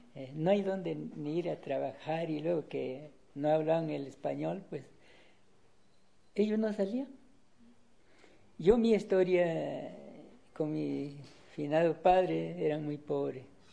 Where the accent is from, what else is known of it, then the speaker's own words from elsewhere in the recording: Santa Catarina Ixtitla, Oaxaca, Mexico; born there; Nací en Santa Catarina, Ixtitla.